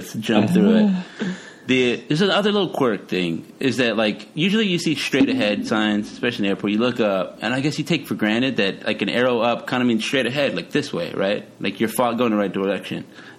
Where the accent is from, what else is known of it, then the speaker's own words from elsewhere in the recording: Texas, United States; I'm from Texas. I will not be trifled with.